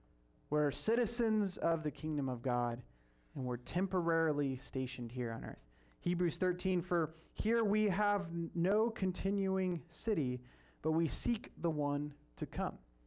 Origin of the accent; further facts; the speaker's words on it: Hanford, California, United States; So I grew up in Hanford, which is near Fresno, but it's like a smaller town, farm culture type place.